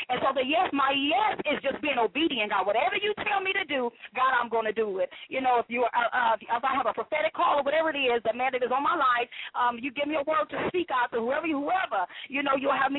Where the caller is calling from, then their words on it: Benton Harbor, Michigan, United States; I'm calling from Benton Harbor, Michigan.